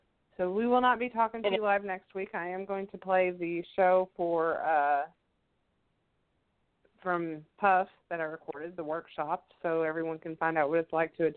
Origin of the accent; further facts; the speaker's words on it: New Albany, Indiana, United States; I am from New Albany, Indiana, which has the oldest ever high school radio station in the U.S.